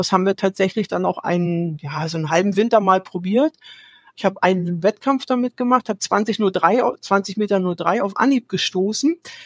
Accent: Neubrandenburg, Mecklenburg-Vorpommern, Germany; weil ich dachte, ganz Neubrandenburg, meine Heimatstadt, lacht über mich

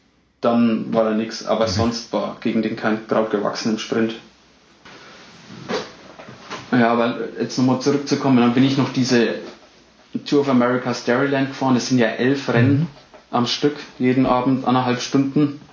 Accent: Bavaria, Germany; accent: Franconian; ich komme ja aus Franken, was in Bayern ist, wie man ja unschlechter hören kann.

